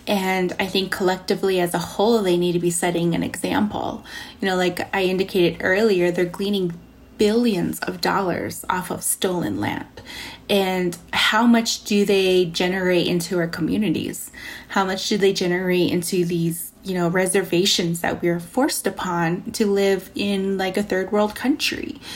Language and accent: English; Navajo Nation, United States; So I come from the Navajo Nation and, you know, we have some fast and fantastic places out there, you know, like Antelope Canyon and all of these beautiful, you know, Monument Valley